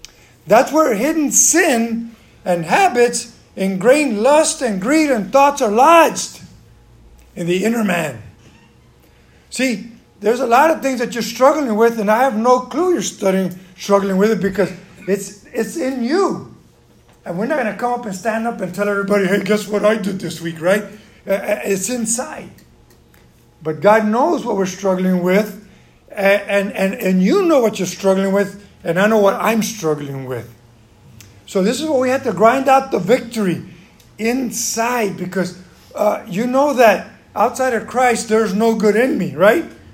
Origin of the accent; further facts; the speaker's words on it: Houston, Texas, United States; So where I grew up, I grew up in Houston